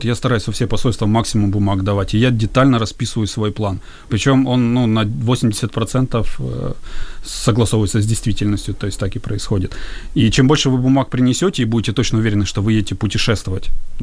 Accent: Kherson Oblast, Ukraine; в основном все из юга Украины, это Одесса, там, я из Херсонской области

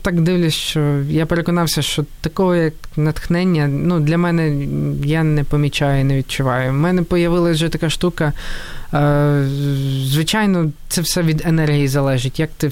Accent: Lviv, Lviv Oblast, Ukraine; also born or lived in Novyi Rozdil; Народився в Новому Роздолі.

